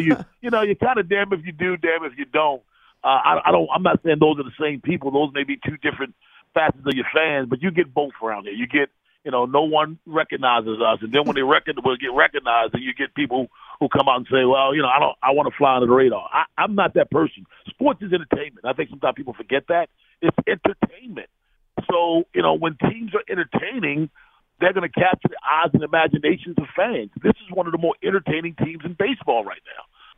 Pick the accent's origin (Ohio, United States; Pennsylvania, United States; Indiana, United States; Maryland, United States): Maryland, United States; Baltimore; born or raised there